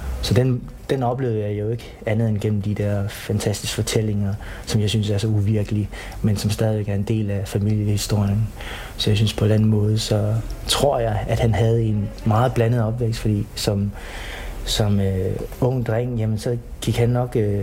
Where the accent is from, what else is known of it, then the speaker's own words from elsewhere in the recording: Vietnam; Men jeg tænkte ikke sådan rigtig over, at jeg var vietnameser.